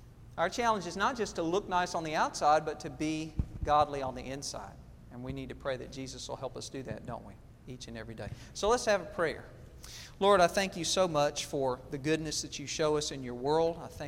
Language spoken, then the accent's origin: English; Georgia, United States; How many people say pecan? Only me? I'm from South Georgia. Okay, I guess that's the only way we say it.